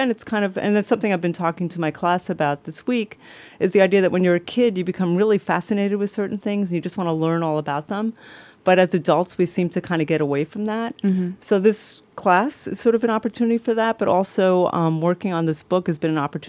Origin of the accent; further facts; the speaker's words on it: New York City, New York, United States; Well, I grew up in New York City, and I went to ironically, there's some specialized high schools in New York.